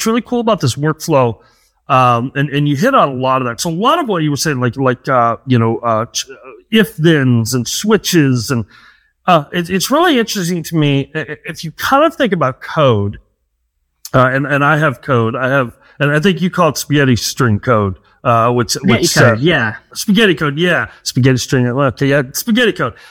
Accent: United States; I can go Brighton, and that way you know I'm an American.

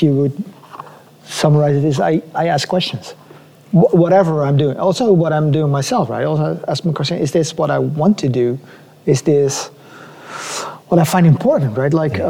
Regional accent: Netherlands; English is a second language; And then we said, well, we come specifically from the Netherlands to go to this show.

